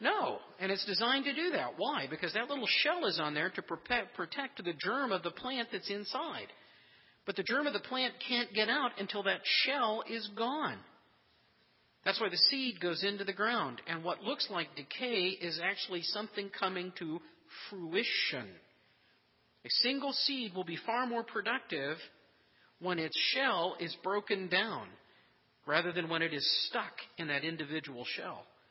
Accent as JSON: {"language": "English", "town": "Indianapolis", "region": "Indiana", "country": "United States", "tie": "born or raised there", "said": "the cherry and the peach trees that we had in our yard when I was growing up in Indianapolis."}